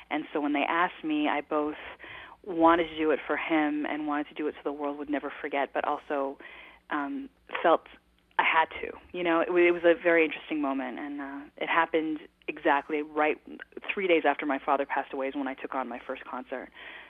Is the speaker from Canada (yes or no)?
yes; Toronto, Ontario, Canada; I grew up in Toronto and both lived there as a normal child